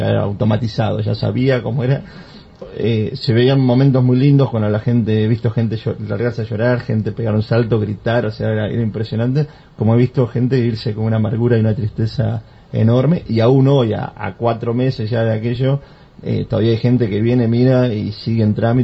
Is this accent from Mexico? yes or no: no; Argentina; mi inglés es totalmente limitado, siempre digo que apenas soy argentino, no sé si todavía aprendí el español, el argentino es lo único que domino.